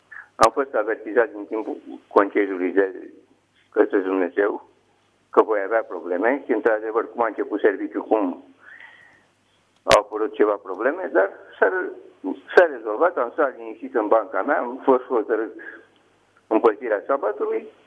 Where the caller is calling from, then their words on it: Bucharest, Romania; din București.